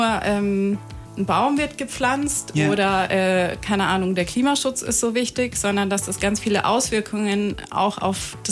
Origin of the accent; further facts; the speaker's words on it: Rosenheim, Bavaria, Germany; born there; Nee, ich bin in Rosenheim geboren